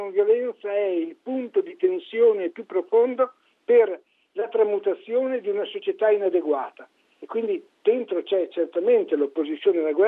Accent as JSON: {"language": "Italian", "town": "Ferrara", "region": "Emilia-Romagna", "country": "Italy", "said": "sono di Ferrara, vicinissimo a Bologna"}